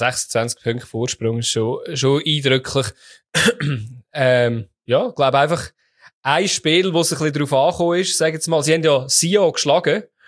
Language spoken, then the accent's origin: German; Lucerne, Switzerland; das ist vor zwei Jahren gegen Schaffhausen als Luzerner auswärts.